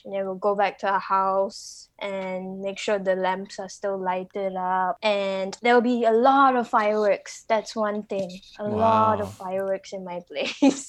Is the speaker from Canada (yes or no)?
no; Malaysia; Well, for me, in Malaysia, because I'm half Indian, so my grandma would have us celebrate Deepavali or Diwali at home.